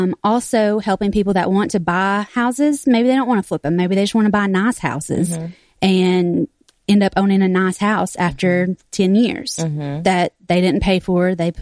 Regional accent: Tennessee, United States; I'm from Tennessee and we like easy math.

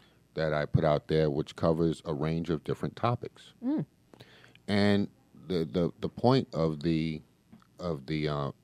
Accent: New York, United States; I'm from New York, just like Lisa here

